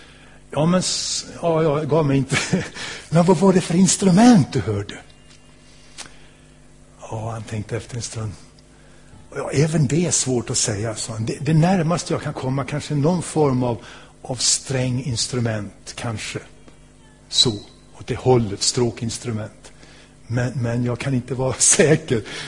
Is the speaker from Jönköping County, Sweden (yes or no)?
no; Borlänge, Dalarna County, Sweden; jag kommer ju från Borlänge